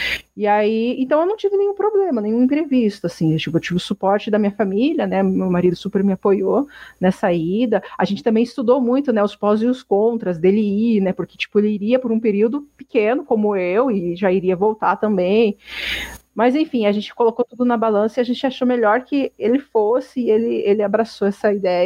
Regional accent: Chile; first language Spanish; Portuguese is a second language; que sou eu, que sou espanhola, não, que falo espanhol, que sou chilena, não estou entendendo nada do que esse cara está falando

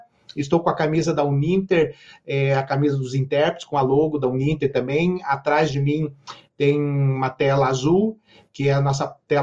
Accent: Ponta Grossa, Paraná, Brazil; born there; Então, eu nasci em Ponta Grossa, pertinho aqui de Curitiba.

